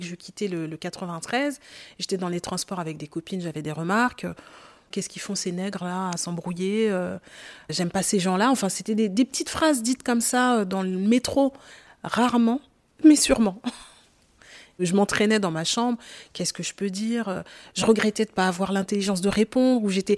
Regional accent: Saint-Denis, Île-de-France, France; Moi, j'ai grandi en Île-de-France, à Saint-Denis, dans le 93.

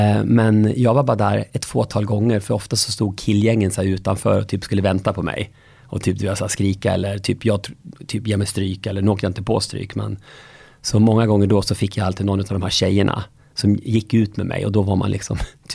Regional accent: Sweden; Tack snälla, och det är så härligt att vara hemma i Sweden.

